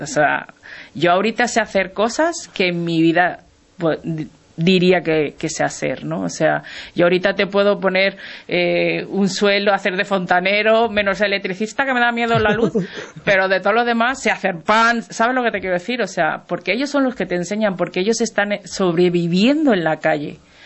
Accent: Spain; la gachupina que me dicen, porque todos los españoles somos o gallegos o gachupines

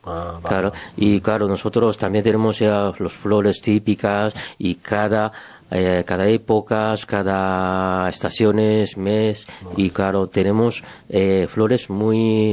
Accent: Kobe, Hyogo, Japan; Spanish is a second language; sabe que yo soy de Kobe, es una ciudad, sí. También soy muy ciudad grande, famosa de allí de Japón, ¿no?

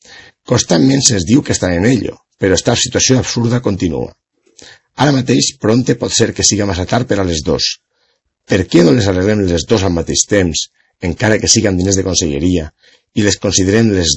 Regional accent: Valencian Community, Spain; Tot això m'ha tornat a recordar una cosa absurda que passa entre el meu poble i el veí. Iri i el Coi comparteixen el pa natural del Carrascal de la Font Roja.

